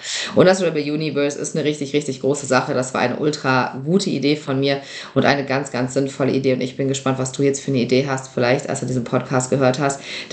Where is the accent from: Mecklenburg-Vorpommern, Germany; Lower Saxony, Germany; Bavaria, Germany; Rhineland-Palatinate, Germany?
Lower Saxony, Germany; Bei uns in Niedersachsen gibt es das nicht.